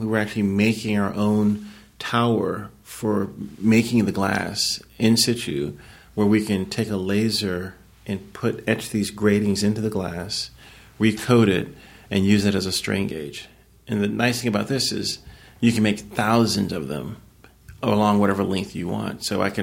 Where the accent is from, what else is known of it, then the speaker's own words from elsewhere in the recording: Lynchburg, Virginia, United States; He trained five blocks down the street from where I grew up in Lynchburg, Virginia.